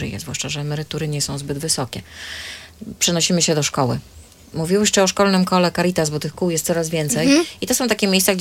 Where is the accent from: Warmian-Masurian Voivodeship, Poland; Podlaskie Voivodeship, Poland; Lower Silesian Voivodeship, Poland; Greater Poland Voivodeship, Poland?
Lower Silesian Voivodeship, Poland; Lewin Kłodzki; Lewin Kłodzki, proszę państwa. Moje strony rodzinne zresztą.